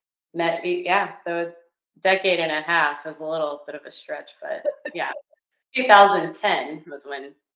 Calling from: Stavanger, Rogaland, Norway; Coming to you from Stavanger, Norway.

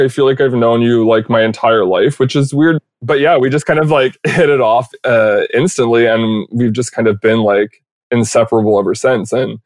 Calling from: Nova Scotia, Canada; I am joining you from my parents' house in Nova Scotia.

